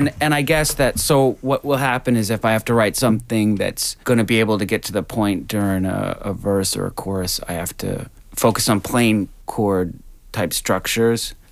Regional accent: North Carolina, United States; it was really easy to play because I'm from North Carolina.

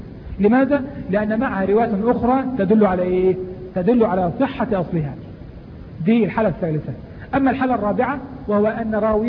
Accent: Egypt; لابد لنا كمصريين ان نعلم قيمة رجل وقدر رجل

